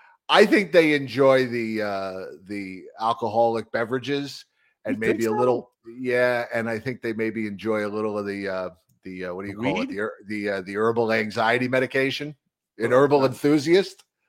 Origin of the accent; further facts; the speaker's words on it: United States; And as an American, I couldn't be happier to see that team lose.